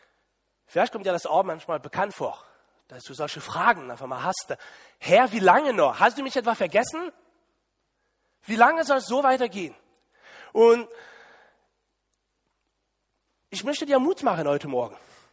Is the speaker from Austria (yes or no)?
no; Le Mans, Pays de la Loire, France; German is a second language; now in Germany; ich bin mittlerweile so mehrere Jahre in Deutschland. Aber vor circa 20 Jahren war ich noch in Frankreich. Und da ist eine Gruppe Deutsche aus Widenes zu Besuch in meine Heimatgemeinde in Le Mans gekommen.